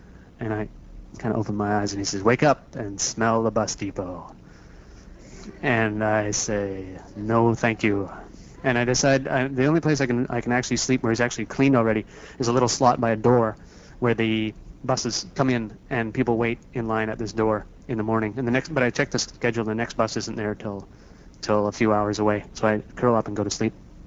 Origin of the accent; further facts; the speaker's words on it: Canada; I'm not really a bum. I'm a Canadian.